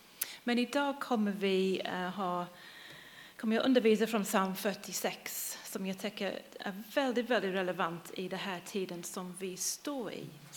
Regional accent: England, United Kingdom; Swedish is a second language; moved away as an adult; also born or lived in London; now in Sweden; vi kommer från England. Min utbildning är i konst i grunden. Så jag jobbat som konstnär i London.

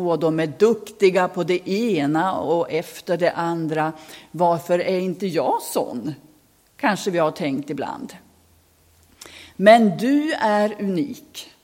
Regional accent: Robertsfors, Västerbotten County, Sweden; Och jag växte upp i Robertsfors, i den här familjen. Och vi bodde i ett hus dit de hade flyttat in december 59 och så föddes jag då februari 60.

